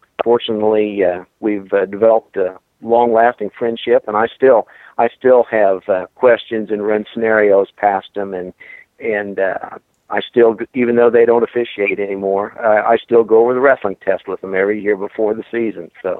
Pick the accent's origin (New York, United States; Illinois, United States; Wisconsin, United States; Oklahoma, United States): Wisconsin, United States; Beloit; Well, it started, I grew up in Beloit.